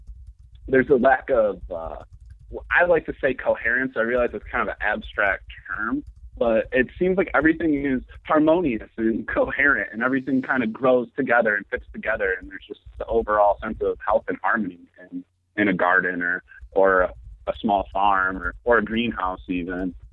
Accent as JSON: {"language": "English", "town": "Dearborn", "region": "Michigan", "country": "United States", "said": "So, Dearborn. I'm from Dearborn, which is right outside of Detroit. It's suburban."}